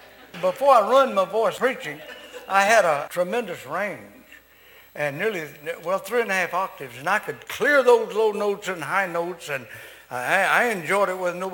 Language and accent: English; Arkansas, United States; I was raised in South Arkansas, and most of what we ate was cornbread, crowder, or black-eyed peas